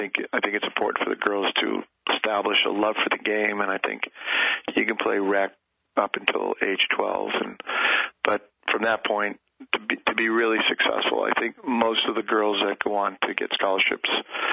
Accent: Boston, Massachusetts, United States; now in California, United States; I'm a Boston Red Sox fan, so I kind of grew up with a great love for baseball. And when I moved to California from Boston, I, you know, started looking at softball

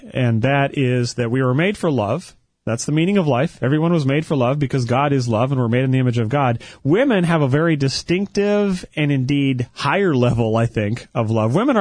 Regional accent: Canada; growing up in Canada on a farm, you know, very stoic culture where men were not expected to share their feelings.

